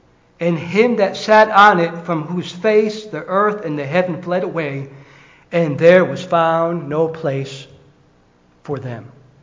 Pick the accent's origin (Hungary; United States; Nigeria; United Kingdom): United Kingdom; England; I'm English. I don't need Greek. I'm English.